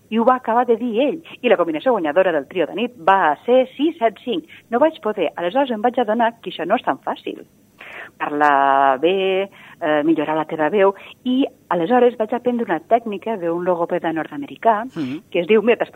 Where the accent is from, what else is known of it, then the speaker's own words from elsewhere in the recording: Lleida, Catalonia, Spain; tenia 18 anys, a Lleida, jo sóc de Lleida